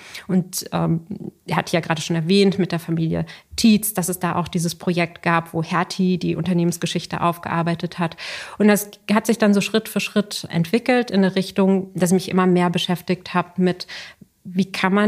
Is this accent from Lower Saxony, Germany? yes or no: no; Frankfurt, Hesse, Germany; Ich bin als Jüdin in Frankfurt aufgewachsen